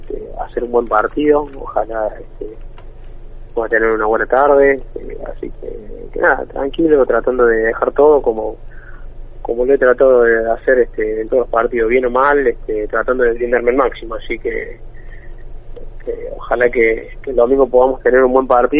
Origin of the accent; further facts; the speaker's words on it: Córdoba, Argentina; Sí, soy cordobés